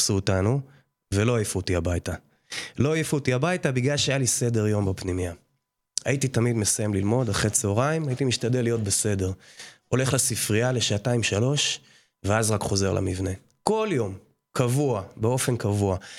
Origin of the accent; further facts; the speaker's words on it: Haifa, Haifa District, Israel; also born or lived in Nahalal; אני גר איתם בכפר ביחד עם בת זוגתי מזי. אני יליד חיפה במקור. התחנכתי בכמה בתי ספר באזור, ההורים שלי התגרשו שהייתי בסביבות גיל 6, ואז עברתי לגור אצל סבתא שלי תקופה מסוימת 3 שנים, ואחרי זה עברתי לנהלל.